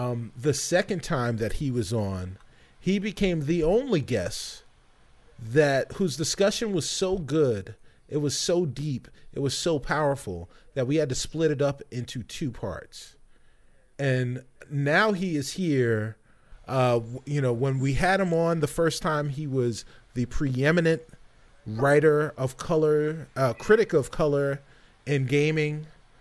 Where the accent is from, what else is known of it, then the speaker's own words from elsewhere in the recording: Bronx, New York, United States; because, you know, I'm from the Bronx and we can't speak.